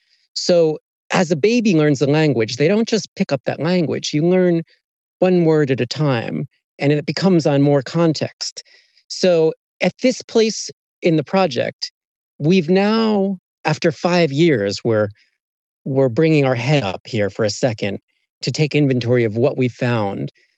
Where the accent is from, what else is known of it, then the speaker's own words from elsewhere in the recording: United States; accent: American; like there's an Australian accent like you all, and my American accent.